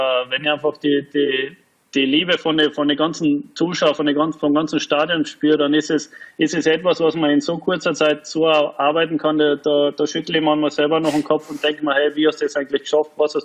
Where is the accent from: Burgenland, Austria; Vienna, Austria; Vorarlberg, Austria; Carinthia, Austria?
Carinthia, Austria; Das wäre schon noch mal so ein Abschluss als Kärntner